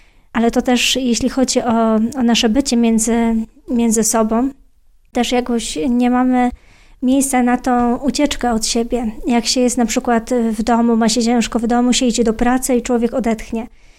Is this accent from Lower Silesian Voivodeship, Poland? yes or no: no; Pomeranian Voivodeship, Poland; ja jestem trochę dalej, jestem z Trójmiasta